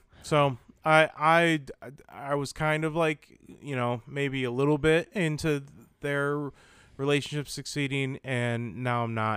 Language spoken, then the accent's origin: English; Michigan, United States; We're from Southwest Michigan, by the way.